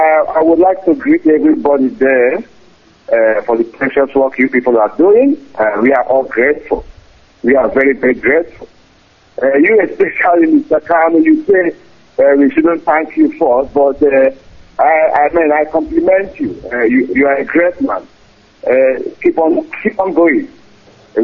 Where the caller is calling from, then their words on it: Bern, Switzerland; I'm calling from Switzerland. Bern, to be precise.